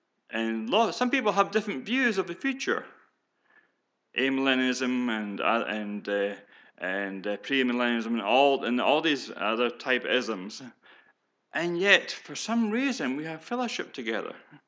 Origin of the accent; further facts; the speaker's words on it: Scotland, United Kingdom; now in United States; Yes, I did say I'm a Scotsman, but we are in America. And I'm now a nationalized American back in 2015.